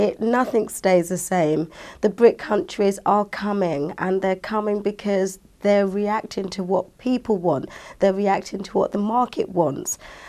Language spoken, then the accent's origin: English; Nigeria; I'm a Nigerian.